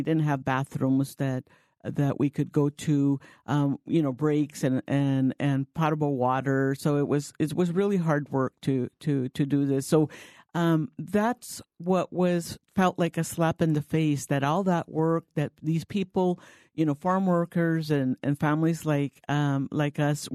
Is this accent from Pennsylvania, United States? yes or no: no; Guadalupe, Arizona, United States; I grew up in Guadalupe, and we grew up working in the fields that are now the city of Gilbert, east of Chandler, and in the West Valley as well